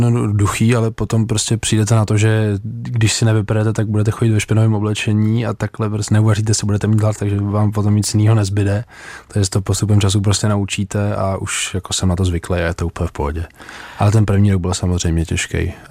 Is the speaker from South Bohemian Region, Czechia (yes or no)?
no; Prague, Czechia; Já jsem přišel z Prahy právě a přišel jsem tam do druháku na střední, bylo mi vlastně 16 tehdy.